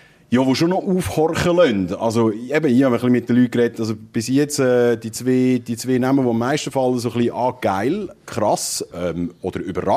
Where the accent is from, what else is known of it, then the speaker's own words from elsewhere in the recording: Aarau, Aargau, Switzerland; ich bin in Aarau geboren und aufgewachsen und lebe da und arbeite hier.